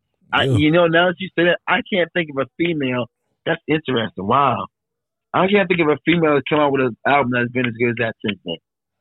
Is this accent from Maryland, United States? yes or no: yes; Owings Mills, Maryland, United States; Well, I mean, so I grew up in Baltimore County, so Owings Mills, Pikesville, Charleston area.